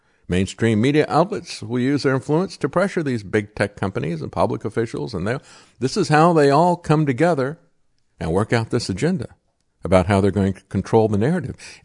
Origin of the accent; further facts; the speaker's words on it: Florida, United States; you go to the beach, I'm from Florida, you drive up and down the beach